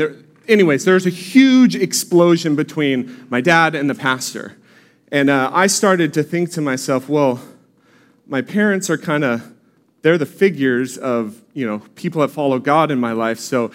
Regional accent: Oceanside, California, United States; So I grew up here in Oceanside Vista area, so I've pretty much been here my whole life.

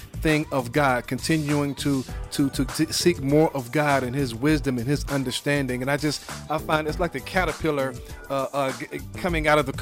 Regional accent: Brooklyn, New York, United States; I'm originally from Brooklyn, New York.

